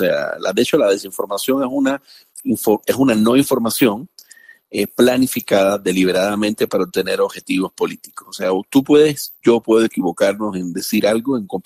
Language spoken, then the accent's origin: Spanish; Cuba; fui un chico que crecí en Cuba, en la época del muro